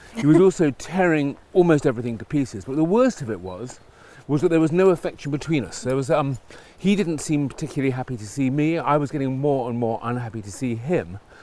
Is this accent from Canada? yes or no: no; Stanmore, London, United Kingdom; Yes, I was brought up in North London, in Stanmore.